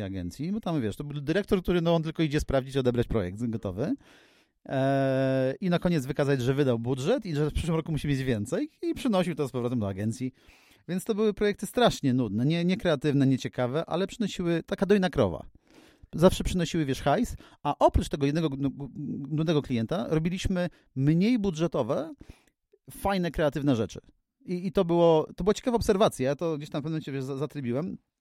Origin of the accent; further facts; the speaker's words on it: Masovian Voivodeship, Poland; moved away as an adult; also born or lived in Warsaw; now in United Kingdom; jestem takim dzieckiem pokolenia stanu wojennego. Gdzieś tam dorastałem sobie w małym miasteczku koło Radomia potem przyszedł czas na studia, wyjechałem do Warszawy.